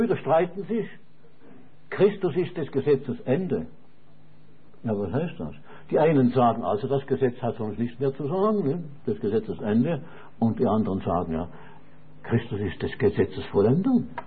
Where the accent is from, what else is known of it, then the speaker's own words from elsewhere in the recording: Switzerland; das sage ich mal als Schweizer